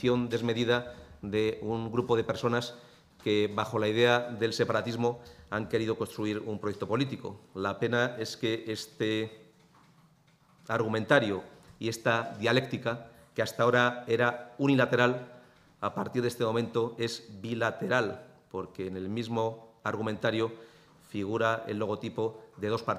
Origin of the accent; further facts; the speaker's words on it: Castile and León, Spain; nos afecta como ciudadanos de Castilla y León y nos perjudica como ciudadanos de esta comunidad autónoma, y creo que nos perjudica como españoles.